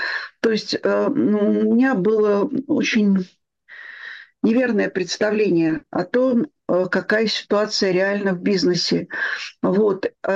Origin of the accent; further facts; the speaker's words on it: Moscow, Russia; мне 74 будет вот сейчас. Я родилась и живу в Москве.